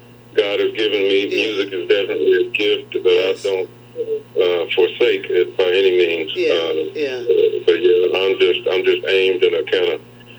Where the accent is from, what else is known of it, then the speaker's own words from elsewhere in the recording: Tennessee, United States; And so why am I being called away from this destination city to my hometown, which is struggling to regain the pre April 4th, 1968 event that changed the trajectory of the city.